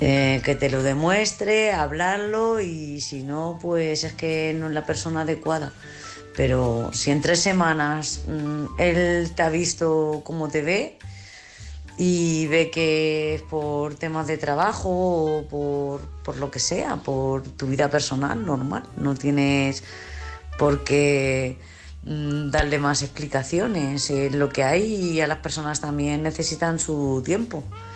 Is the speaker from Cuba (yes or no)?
no; Lanzarote, Canary Islands, Spain; de Lanzarote